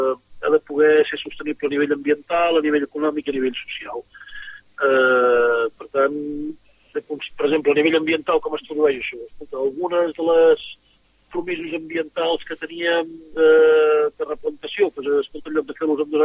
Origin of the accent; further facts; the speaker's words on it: Vic, Catalonia, Spain; Jo soc de Vic.